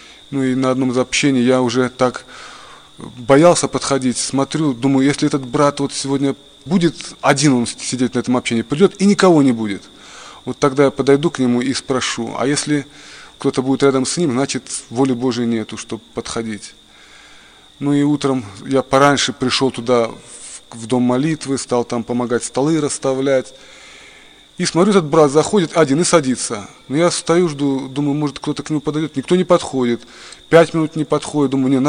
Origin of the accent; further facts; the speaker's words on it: Makhachkala, Dagestan, Russia; moved away; Я тогда уже жил в Курской области, переехал туда из Дагестана, из Махачкалы, я уроженец там, родился, вырос.